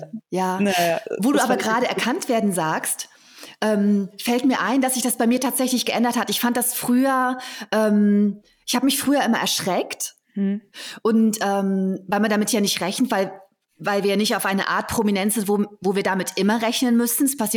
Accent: Thuringia, Germany; Ich komme aus Thüringen, ich war immer weit und breit die einzige schwarze Person

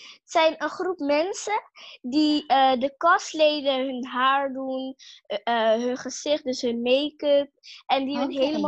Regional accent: Netherlands; Ik denk het wel, maar ik kom natuurlijk wel uit Nederland.

